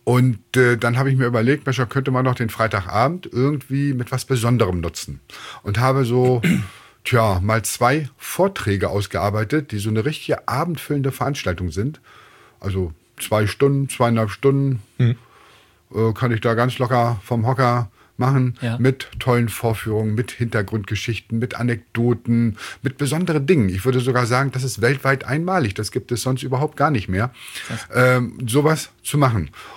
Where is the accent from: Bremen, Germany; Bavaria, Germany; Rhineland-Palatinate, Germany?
Bremen, Germany; Und ich bin in Bremen aufgewachsen, ich bin Bremer.